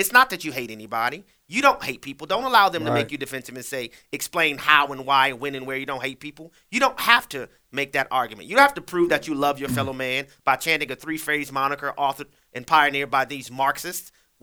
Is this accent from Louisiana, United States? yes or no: yes; New Orleans, Louisiana, United States; the little children being murdered in my hometown in New Orleans.